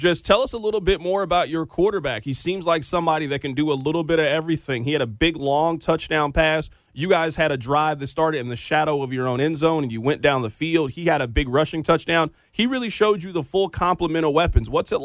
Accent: Kansas City, Missouri, United States; somebody born and raised in Kansas City, I'm not really interested in eating your barbecue, only ours.

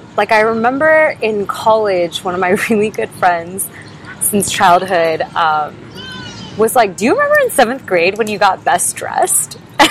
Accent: Cupertino, California, United States; So I was like, oh, I'm from Cupertino.

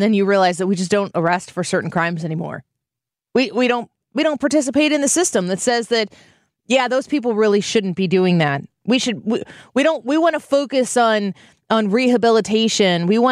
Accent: Illinois, United States; It's interesting to see the Democrat Party descending upon my home state.

